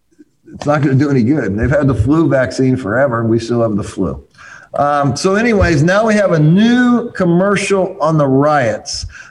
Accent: California, United States; I'm from California, the Bay Area.

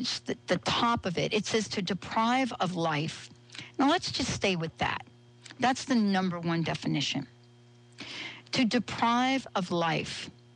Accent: East Coast, United States; You know, I'm from the East Coast.

